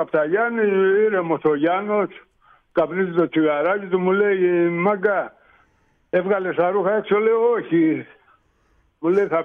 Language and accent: Greek; Kasos, South Aegean, Greece; Του λέω: «Από το νήσο Κάσο, ηρωική νήσο Κάσο».